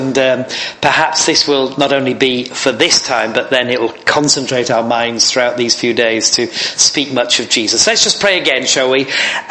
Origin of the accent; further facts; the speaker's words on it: Yorkshire and the Humber, United Kingdom; I come from Yorkshire. I basically drop the word Yorkshire into every message I ever give.